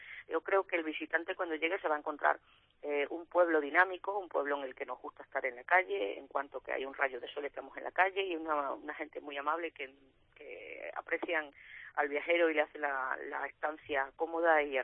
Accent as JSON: {"language": "Spanish", "town": "Montánchez", "region": "Extremadura", "country": "Spain", "tie": "born or raised there", "said": "abrirles una ventanita de mi pueblo, y solo decirles que se pasen por Montánchez, que Montánchez te va a encantar."}